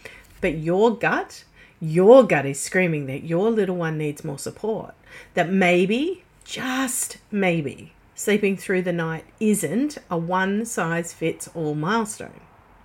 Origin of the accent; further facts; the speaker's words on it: Australia; I know I'm Aussie, but everybody understands the currency of USD